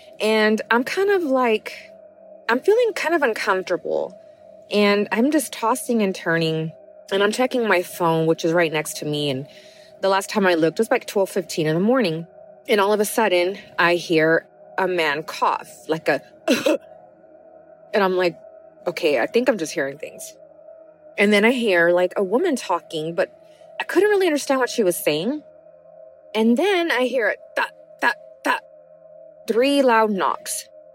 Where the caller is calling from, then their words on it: Karnes City, Texas, United States; I'm calling from Karnes City, Texas.